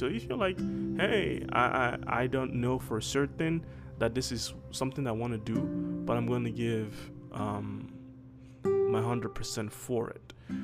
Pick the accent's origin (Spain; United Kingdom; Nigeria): Nigeria; now in United States; for me personally, I came from Nigeria